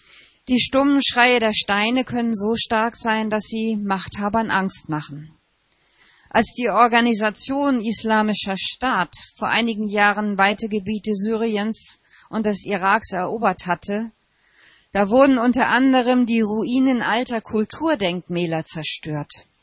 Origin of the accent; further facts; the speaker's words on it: Hamburg, Germany; Ich als Hamburgerin denke zum Beispiel an St. Nikolai.